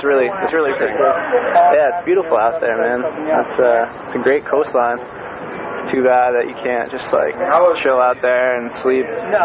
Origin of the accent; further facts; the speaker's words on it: Richmond, Vermont, United States; Yeah, I'm from Richmond, Vermont, but I go to college at the University of Vermont in Burlington.